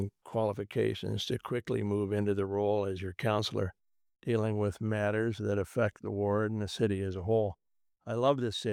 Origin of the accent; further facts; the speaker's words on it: Hamilton, Ontario, Canada; I grew up in Hamilton's East End in a wartime house.